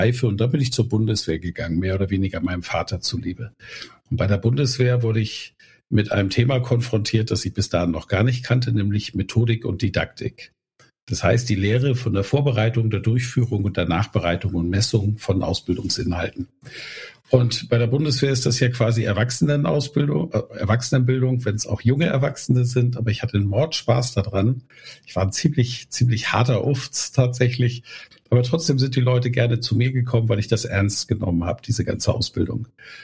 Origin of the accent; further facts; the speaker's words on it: Schleswig-Holstein, Germany; Ich bin in einem Dorf groß geworden in Schleswig-Holstein. Das war ein Dorf, das wenig akademische Mitglieder hatte in seiner Gesellschaft.